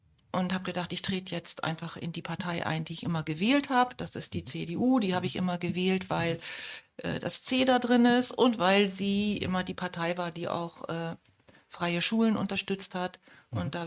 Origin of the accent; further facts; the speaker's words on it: Verden an der Aller, Lower Saxony, Germany; Also ich komme ursprünglich aus Verden an der Aller und habe dort auch die Ausbildung zur technischen Zeichnerin gemacht